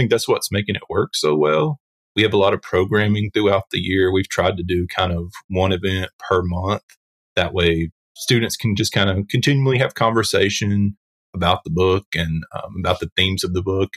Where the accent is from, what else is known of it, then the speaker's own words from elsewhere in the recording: Florence, Alabama, United States; now in Huntsville, United States; I grew up in Florence, Alabama, so it's about an hour-ish away.